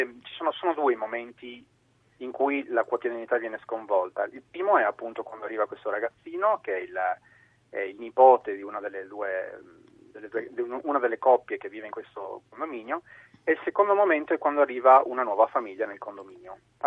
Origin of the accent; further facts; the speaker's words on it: Argentina; Io sono argentino